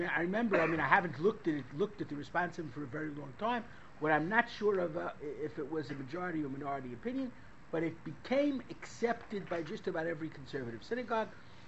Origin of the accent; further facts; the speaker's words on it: Brooklyn, New York, United States; I mean, I was a kid from Brooklyn who didn't know from, the only elevators that we had were creaky